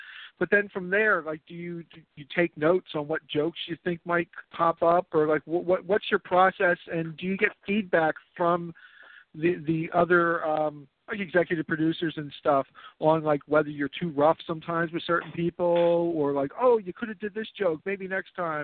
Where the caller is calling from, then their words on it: Philadelphia, Pennsylvania, United States; Hey, Simon. … calling from Philadelphia.